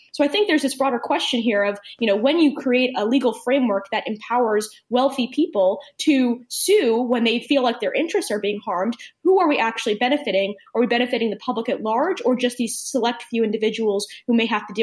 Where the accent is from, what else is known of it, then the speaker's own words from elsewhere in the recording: Maryland, United States; I grew up in Maryland, and there was a proposed plan to build a light rail across the county.